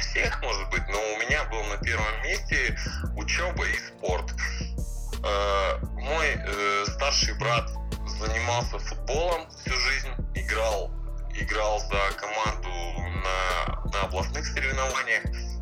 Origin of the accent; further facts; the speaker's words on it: Uzhur, Krasnoyarsk Krai, Russia; also born or lived in Anzhero-Sudzhensk; я родился в Кемеровской области, город Анжеро-Судженск, вот, затем мне пришлось по семейным обстоятельствам переехать в Красноярский край, там небольшой городок, есть такой Ужур